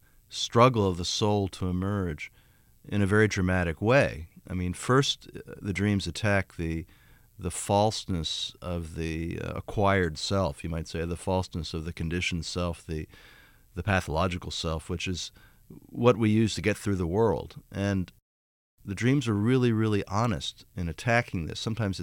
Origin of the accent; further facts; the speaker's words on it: Baltimore, Maryland, United States; Because I grew up in Baltimore, and as a kid, that feeling of, you know, it snowed and we're not going to have school